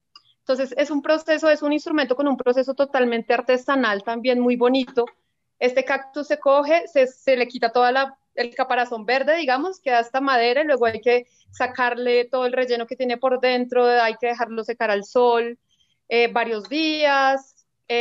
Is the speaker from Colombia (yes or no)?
yes; Bogotá, Colombia; Nosotras somos bogotanas del interior del país, con otras costumbres y otros pensamientos totalmente diferentes.